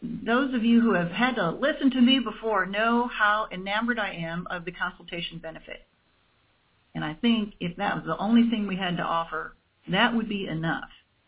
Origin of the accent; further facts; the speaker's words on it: South Dakota, United States; I grew up on the South Dakota prairie in the 50s and 60s. You know, sharecropping, outhouses, that kind of thing, with regular folks.